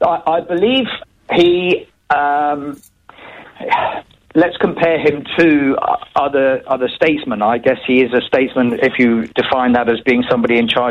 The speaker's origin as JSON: {"language": "English", "country": "United Kingdom", "tie": "born or raised there", "said": "I'm of an age where I grew up in the Margaret Thatcher years in the United Kingdom."}